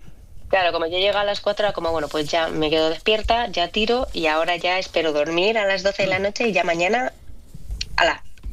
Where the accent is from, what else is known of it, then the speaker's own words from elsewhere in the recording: Spain; así somos los españoles